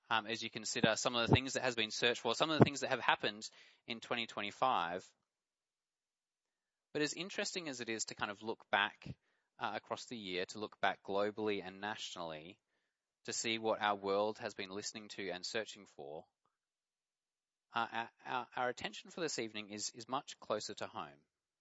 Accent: Victoria Park, Western Australia, Australia; I'm from Vic Park

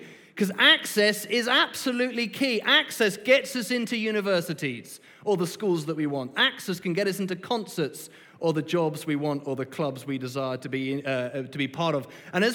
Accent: England, United Kingdom; now in Perth, Australia; My wife's South African, I'm English, and we've got Australian passports.

